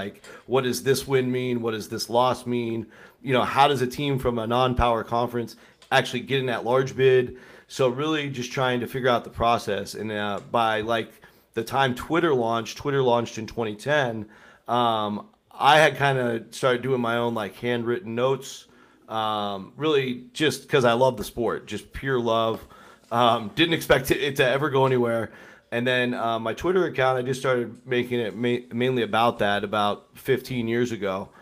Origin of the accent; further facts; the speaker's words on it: Seattle, Washington, United States; moved away as an adult; So I grew up, born and raised in Seattle. But was there, you know, all through like college years and into my 20s a little bit, and then finally moved down to California since then.